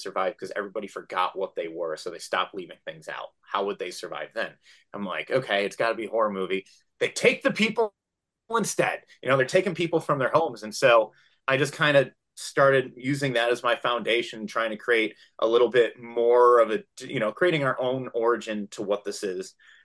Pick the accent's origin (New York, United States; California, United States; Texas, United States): New York, United States; I'm originally from New York.